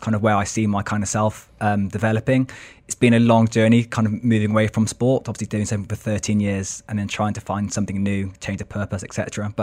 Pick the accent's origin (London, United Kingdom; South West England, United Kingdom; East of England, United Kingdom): South West England, United Kingdom; Gloucester; it was either playing for Gloucester, my hometown, big passion, being from the Southwest.